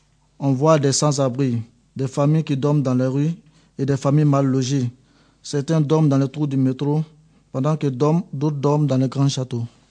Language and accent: French; Côte d’Ivoire; Chez moi, en Côte d'Ivoire, il y a certaines écoles où les enfants des pauvres ne peuvent pas y aller.